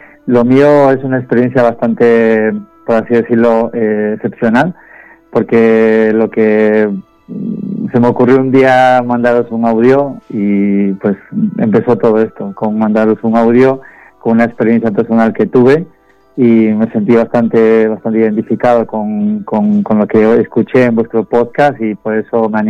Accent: Ecuador; moved away; justamente en este mes cumplo 21 años de haber llegado aquí, de mi tierra natal, que es Ecuador.

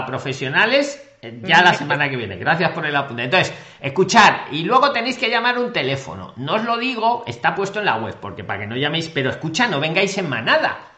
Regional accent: Nicaragua; yo estoy aquí en Nicaragua y me dedico a pasear turistas por aquí, por mi pueblo en Nicaragua.

